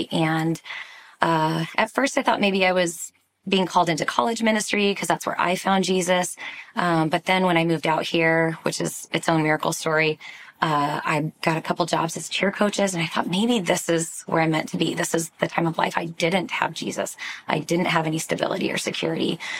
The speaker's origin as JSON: {"language": "English", "region": "North Carolina", "country": "United States", "said": "And I am from North Carolina, where there are competitive all-star gyms, and there was nothing in Washington like that at the time."}